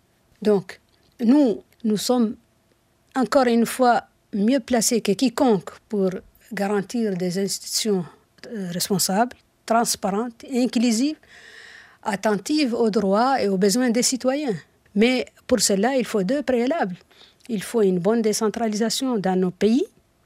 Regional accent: Nouakchott, Mauritania; moi je viens d'une commune de Nouakchott, que j'ai l'habitude d'appeler capitale de la capitale, parce qu'elle concentre les principales infrastructures socio-économiques du pays.

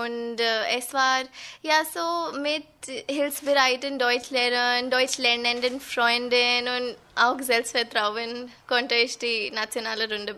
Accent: India; German is a second language; Ich komme aus Indien und ich wurde 1998 geboren.

